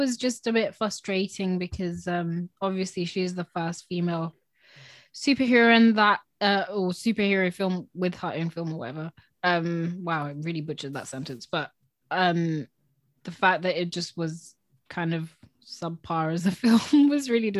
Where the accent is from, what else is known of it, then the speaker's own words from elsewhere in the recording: Slough, South East England, United Kingdom; I remember when they came to my hometown, Slough was the funniest thing ever, because why would you come to Slough to do that kind of protest?